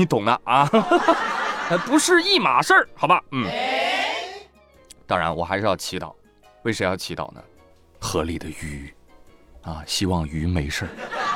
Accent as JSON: {"language": "Chinese", "town": "Nujiang", "region": "Yunnan", "country": "China", "said": "我是云南的，云南怒江的。"}